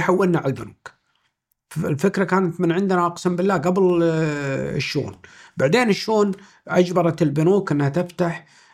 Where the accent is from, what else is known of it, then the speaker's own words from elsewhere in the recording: Kuwait; لا والله احنا كويتيين أبا عن جد